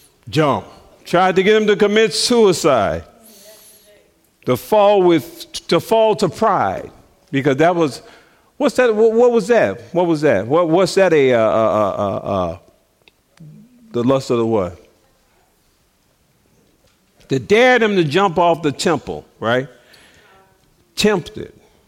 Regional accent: Chicago, Illinois, United States; I'm from Chicago, so I went to the pool in this first day of swim class

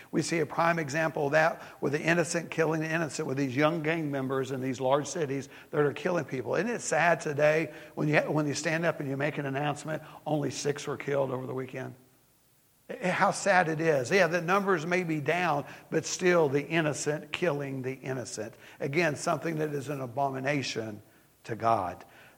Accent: Tennessee, United States; I read an article today about a pastor in my home state of Tennessee

